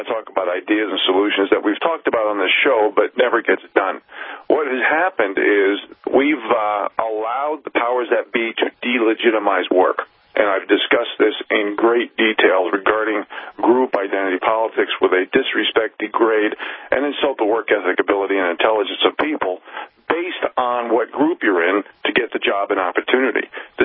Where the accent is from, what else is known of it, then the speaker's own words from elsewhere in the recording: New York City, New York, United States; born there; now in Montana, United States; Now, I was born in Jamaica, Queens. We're both from Queens. And I lived in the metropolitan area of New York City for 26 years